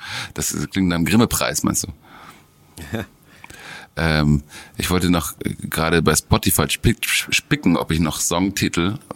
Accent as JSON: {"language": "German", "town": "Munich", "region": "Bavaria", "country": "Germany", "said": "Also, okay, ich bin Münchner."}